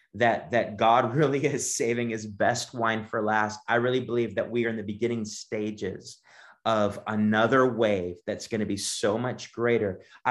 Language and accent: English; East Coast, Canada; I'm from Canada originally, from the East Coast.